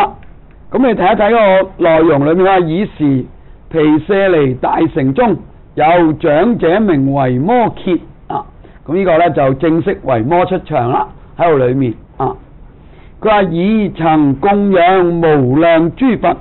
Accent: China; 我们说中国人说大隐隐于市嘛

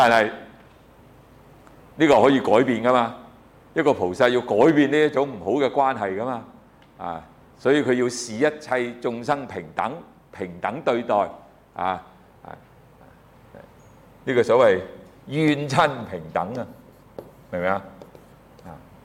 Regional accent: China; 我们中国人呢就认识这个实我自体呢叫做魂魄，我们给个名字，什么三魂七魄

